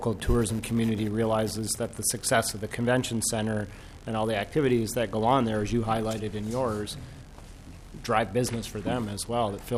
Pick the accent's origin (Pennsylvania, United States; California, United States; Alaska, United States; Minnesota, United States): Minnesota, United States; Duluth; I'm from Duluth